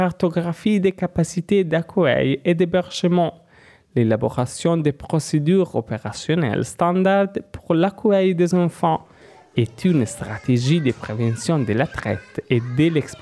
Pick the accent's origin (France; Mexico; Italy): Italy; les débats sur la migration sont très sensibles dans mon pays d'origine, l'Italie